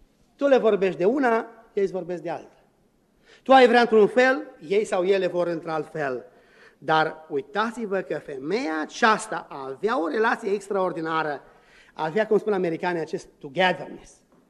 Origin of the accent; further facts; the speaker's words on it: Romania; now in United States; Noi suntem din România, din lumea veche.